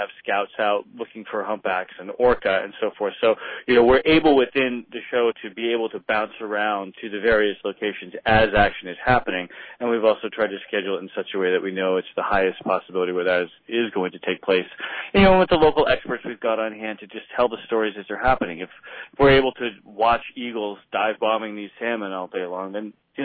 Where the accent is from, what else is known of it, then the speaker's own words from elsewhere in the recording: Maine, United States; I'm originally from Maine, and I've been to Alaska myself a couple times now.